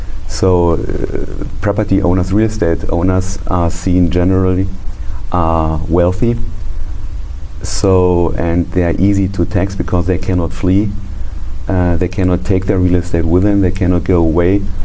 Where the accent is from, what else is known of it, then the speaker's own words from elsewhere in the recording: Berlin, Germany; I'm from Germany. I was born in Berlin, and I raised up in West Berlin, so it was in the free part of Berlin.